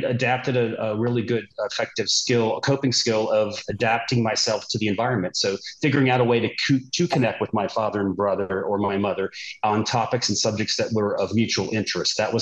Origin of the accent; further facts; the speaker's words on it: the South, United States; My family is historically from New England, but I grew up in the South.